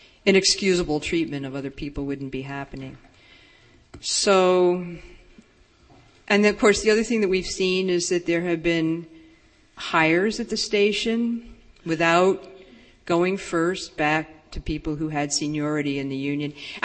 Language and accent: English; New York City, New York, United States; I am from New York City.